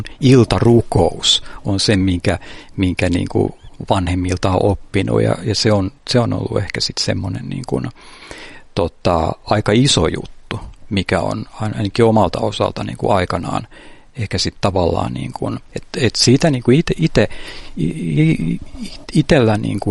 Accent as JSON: {"language": "Finnish", "town": "Padasjoki", "region": "Päijät-Häme", "country": "Finland", "tie": "born or raised there", "also_born_or_lived": "Riihimäki / Lahti", "said": "mä oon pienenä asuttiin perheen kanssa Riihimäellä Lahdessa, mutta suurin osa lapsuudesta on viettänyt Padassuolla, että sieltä niin kuin vanhemmat on kotoisin."}